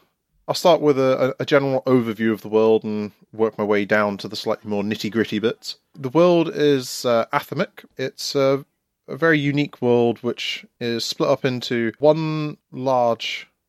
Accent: Scotland, United Kingdom; now in Southampton, United Kingdom; And I'm originally from the Shetland Islands, but I've been living in Southampton while at uni.

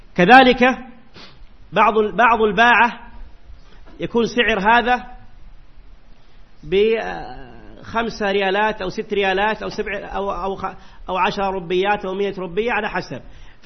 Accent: Saudi Arabia; يسمى عندنا بالسعودية من اللي يسموه أنتم ورش

